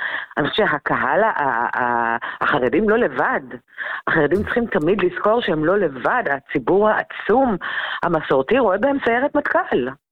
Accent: Jerusalem, Jerusalem District, Israel; כי אני ירושלמית

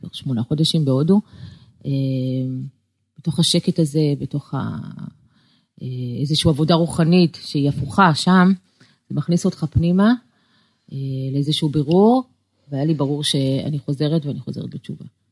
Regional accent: Kfar Saba, Central District, Israel; also born or lived in Bat Yam / United States; אזור המרכז, בבת ים. גדלתי בכפר סבא, בארצות הברית קצת.

